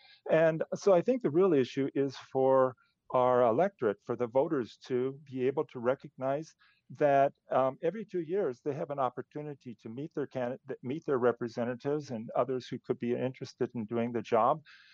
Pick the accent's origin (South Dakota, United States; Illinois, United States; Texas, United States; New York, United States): Illinois, United States; Quincy; I was born in Quincy, Illinois, in a river town just like La Crosse, about the same size, with deep historical roots in the 19th century